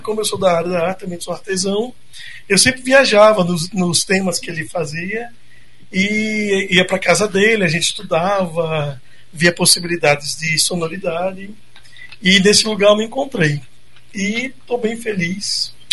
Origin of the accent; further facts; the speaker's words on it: Aracaju, Sergipe, Brazil; now in Curitiba, Brazil; Eu sou de Sergipe, sou de Aracaju. Moro aqui em Curitiba há 10 anos. Vim para cá por conta de um projeto que eu fazia